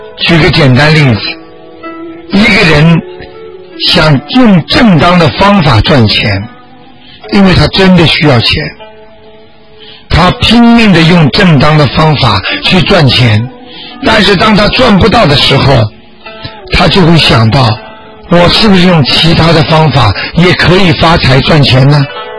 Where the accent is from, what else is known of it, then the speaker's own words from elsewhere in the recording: China; 我们中国人经常讲句话，功到自然成嘛。